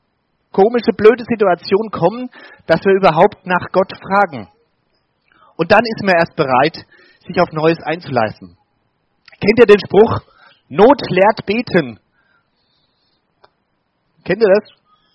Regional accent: Bavaria, Germany; Ich komme nämlich aus dem Spessart und da gibt es die berühmten Spessart-Räuber.

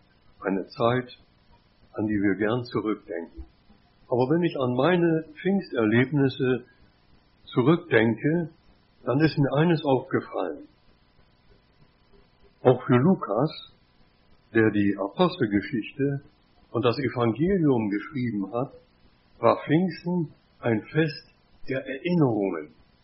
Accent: Bremen, Germany; wir gingen zur Weserfähre, ihr wisst, ich bin ein Bremer

